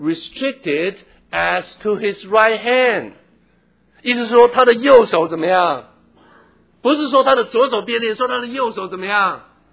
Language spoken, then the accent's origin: Chinese; China; 那比起我们中国人的刺客，那是差太多了，对不对？那真的是太，那我们中国人的刺客太高明了。